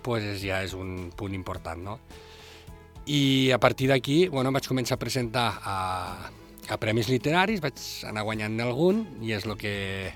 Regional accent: Catalonia, Spain; la gent d'aquí mos vam quedar una mica, i sobretot jo, que sóc del Delta.

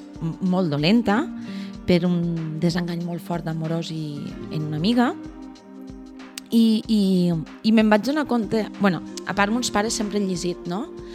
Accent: Deltebre, Catalonia, Spain; Claro, jo soc de Deltebre, perdó que no ho hem dit.

